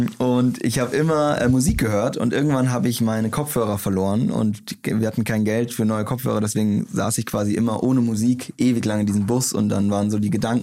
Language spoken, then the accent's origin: German; Bavaria, Germany; Ich komme aus dem Dorf in Bayern, da war immer Bierpflicht.